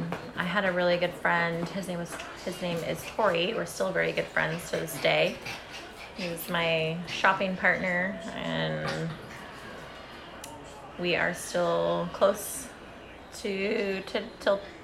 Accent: Corning, California, United States; I grew up in Corning, California. It's a very small town, maybe 5,000 people.

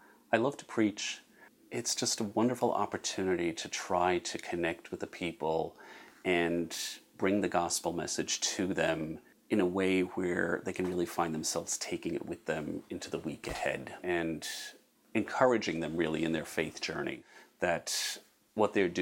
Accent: New York, United States; growing up in New York, I really lived in a neighborhood that was almost a Catholic enclave, but there was also a very sizable Jewish community living in the neighborhood as well.

